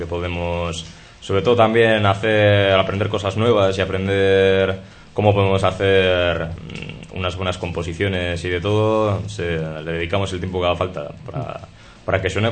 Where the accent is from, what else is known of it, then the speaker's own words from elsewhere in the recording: Orduña, Basque Country, Spain; Toro, Jonander y yo somos de Orduña